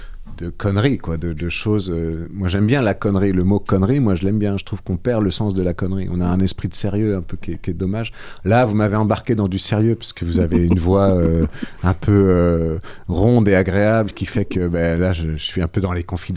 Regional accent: Nouvelle-Aquitaine, France; Moi, je viens des Deux-Sèvres.

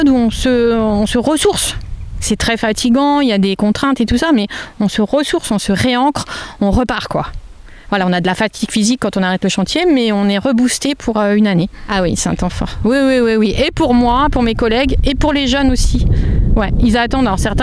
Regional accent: Saint-Denis, Île-de-France, France; Donc, je suis dionysienne. Donc, je suis née à Saint-Denis, dans la banlieue parisienne

